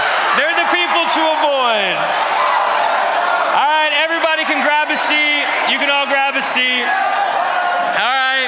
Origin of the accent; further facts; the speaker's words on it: Georgia, United States; I'm from Georgia. I pretty much always was from Georgia. My parents were born in Georgia. My parents were high school sweethearts, so my uncles, they all know each other. So we got roots in Georgia. I grew up outside of Atlanta in a suburb.